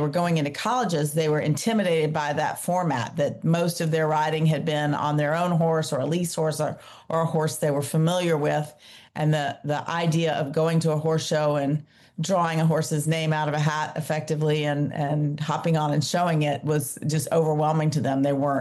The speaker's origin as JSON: {"language": "English", "town": "Atlanta", "region": "Georgia", "country": "United States", "tie": "born or raised there", "said": "Yeah. I grew up in Atlanta."}